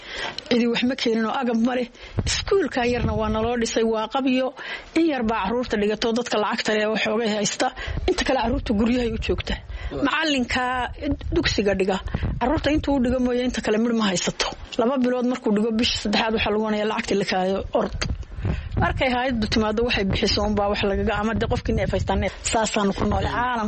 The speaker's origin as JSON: {"language": "Somali", "country": "Somalia", "said": "Markii hore waxaan ahaa qof reer Koonfur ah, Koonfur baan ka yimid."}